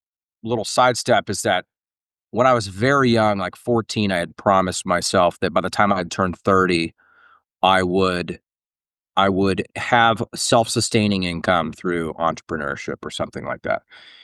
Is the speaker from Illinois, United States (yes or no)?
no; Ohio, United States; I lowballed myself because I was from Ohio